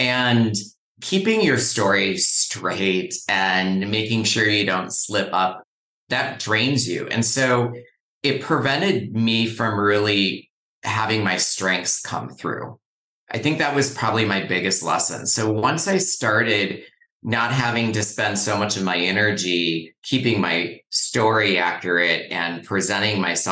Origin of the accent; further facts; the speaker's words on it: Le Sueur, Minnesota, United States; So I grew up in Minnesota, and in my early elementary years, I grew up in rural Minnesota, a small town called Le Sueur.